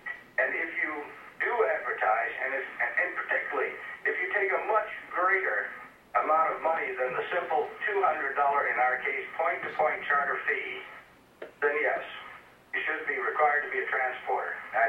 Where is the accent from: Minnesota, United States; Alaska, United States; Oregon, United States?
Alaska, United States; Fairbanks; from Fairbanks.